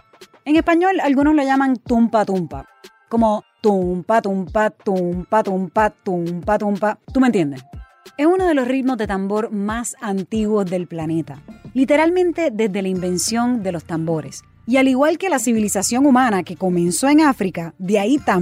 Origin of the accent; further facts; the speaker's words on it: Puerto Rico; una corresponsal de CBS News y una boricua nacida y criada en Puerto Rico, la cuna del reggaetón.